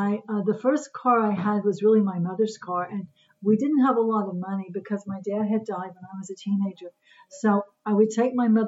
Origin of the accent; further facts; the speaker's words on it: Houston, Texas, United States; I grew up in Houston, Texas.